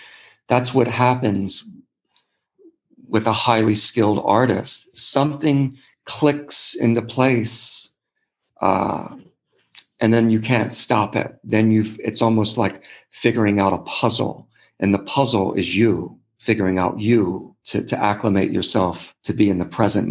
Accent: Washington, District of Columbia, United States; also born or lived in Newport, Rhode Island; I grew up mostly in Washington, D.C. and a bit in Newport, Rhode Island.

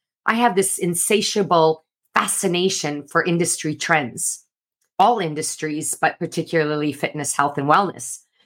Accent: Canada; we're all Canucks, we're all Canadian

